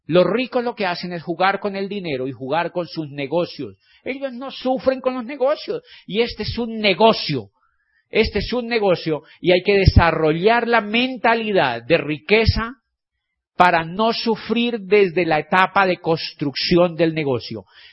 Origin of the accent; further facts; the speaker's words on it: Colombia; Y me dijo, ¿de dónde eres? Yo le dije, yo soy de Colombia.